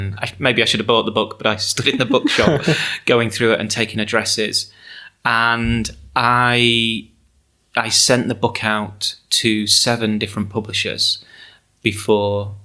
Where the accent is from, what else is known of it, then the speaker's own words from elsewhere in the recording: England, United Kingdom; also born or lived in Scotland; where I grew up in England, we called it garden creeping.